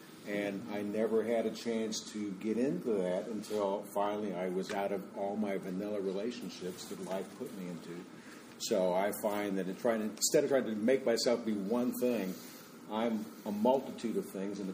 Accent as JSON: {"language": "English", "region": "Kansas", "country": "United States", "also_born_or_lived": "San Diego County", "said": "I'm from Kansas. There's no place like home."}